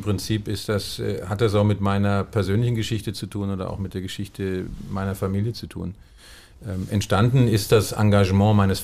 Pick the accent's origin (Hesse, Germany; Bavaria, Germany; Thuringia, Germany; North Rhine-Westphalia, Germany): Hesse, Germany; Wehen; Ich habe bin in Wehen aufgewachsen, zumindest die meiste Zeit meiner Jugend, habe dann angefangen in Wehen Fußball zu spielen.